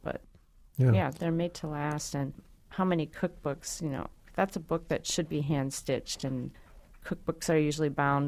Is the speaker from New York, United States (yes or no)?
no; Illinois, United States; Yeah, I grew up outside of Chicago, so they have a whole room of his boxes in the Art Institute there.